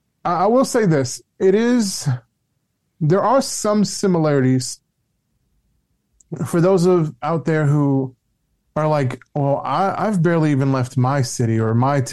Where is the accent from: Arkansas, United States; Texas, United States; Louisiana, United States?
Louisiana, United States; New Orleans; I went down there to Laredo, and I grew up in New Orleans. So I grew up in a very multicultural area.